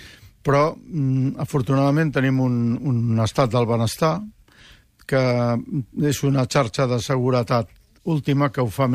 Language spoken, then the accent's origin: Catalan; Catalonia, Spain; doncs que jo sóc català i espanyol i europeu. I és el que sóc.